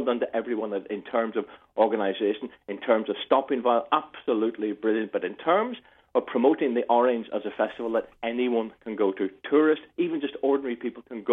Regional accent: Armagh, Northern Ireland, United Kingdom; I was raised in Armagh.

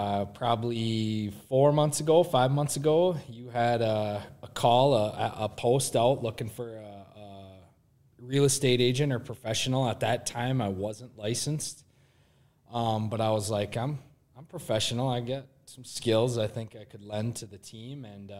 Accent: Rochester, Minnesota, United States; born and raised in Rochester, yep, went to Holmes Elementary, which is now the Boys and Girls Club, and that was awesome.

